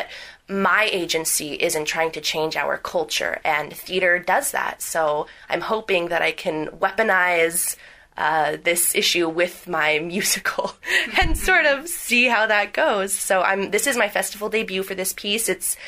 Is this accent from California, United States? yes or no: yes; California, United States; now in Brooklyn, United States; I'm based out of Brooklyn in New York. I'm from California